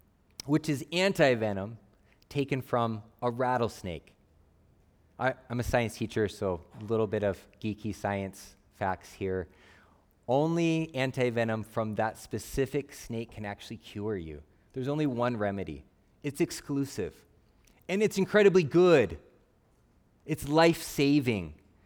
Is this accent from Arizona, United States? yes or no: yes; Phoenix, Arizona, United States; I grew up in Phoenix, Arizona.